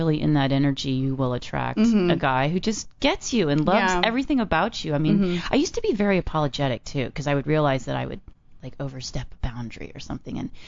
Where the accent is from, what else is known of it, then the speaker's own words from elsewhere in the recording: Bradenton, Florida, United States; moved away as an adult; now in Los Angeles, United States; I grew up in Florida, this really small town called Bradenton.